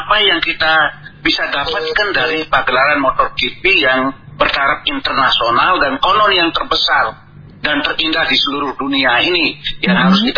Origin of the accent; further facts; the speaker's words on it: West Nusa Tenggara, Indonesia; Inilah yang terus kami gali ya, budaya kami dari Sasak Lombok ini.